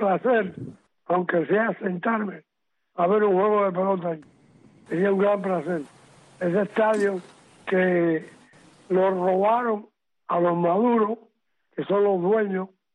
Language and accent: Spanish; Cuba; moved away as an adult; muchos años desde que salí de Cuba en febrero 11 del 61 y nunca más he regresado.